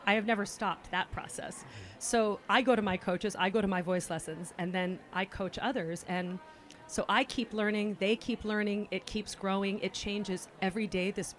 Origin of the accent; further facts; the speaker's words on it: California, United States; I'm from California